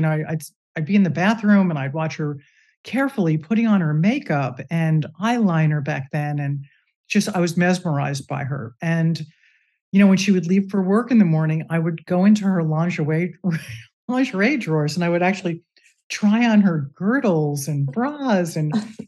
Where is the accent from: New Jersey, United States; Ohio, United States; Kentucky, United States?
New Jersey, United States; Newark; born there; I was an East Coaster. I was born in Newark, New Jersey.